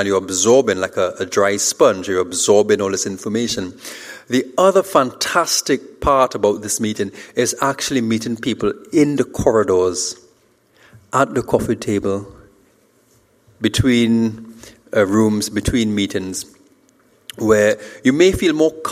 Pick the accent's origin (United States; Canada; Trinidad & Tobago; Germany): Trinidad & Tobago; All right, so I'm from Trinidad.